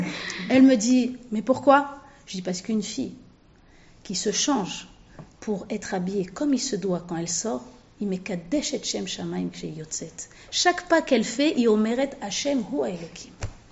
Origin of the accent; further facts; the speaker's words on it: Tunisia; Bon, je suis tunisien.